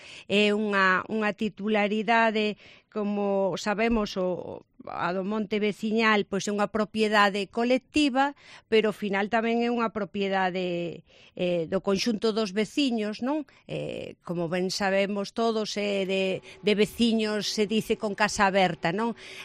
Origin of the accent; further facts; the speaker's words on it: Galicia, Spain; pois fundamental como galegos, non?